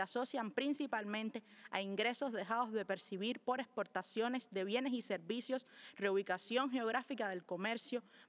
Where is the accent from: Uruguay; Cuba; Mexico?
Cuba; el bloqueo económico, comercial y financiero impuesto por el gobierno de los Estados Unidos contra Cuba constituye una flagrante violación de los derechos humanos de mi pueblo